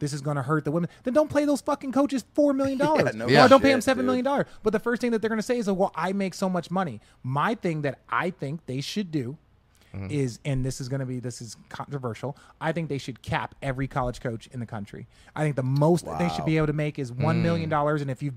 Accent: Glendale, Arizona, United States; I grew up in Glendale.

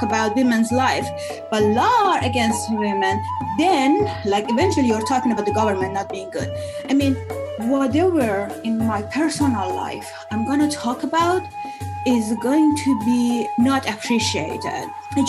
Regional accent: Iran; English is a second language; moved away as an adult; now in United States; I am from Iran. I lived all my life in Iran until the age of 33. And then I came here to study and change my life, basically.

